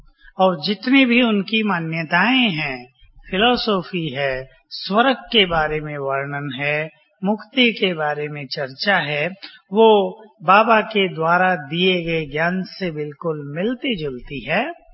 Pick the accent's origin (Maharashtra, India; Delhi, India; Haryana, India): Delhi, India; जब मैं छोटा था और रजौरी गार्डन दिल्ली में रहता था